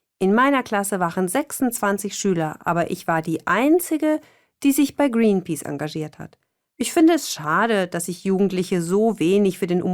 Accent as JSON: {"language": "German", "region": "Saxony", "country": "Germany", "said": "Nein, wir kommen alle drei aus Sachsen."}